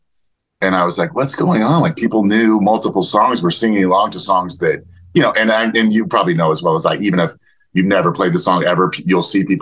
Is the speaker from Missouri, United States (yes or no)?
no; Huntington Beach, California, United States; also born or lived in Oregon, United States; No, I mean, I'm born in Oregon, but grew up in Huntington Beach from 1.5 to maybe 20. Then went to school in the East Bay.